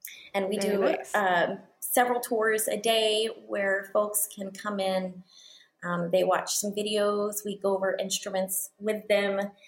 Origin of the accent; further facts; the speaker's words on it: Beaufort, United States; The owner who owns it now, Stephen Murray, he and I grew up together in Beaufort.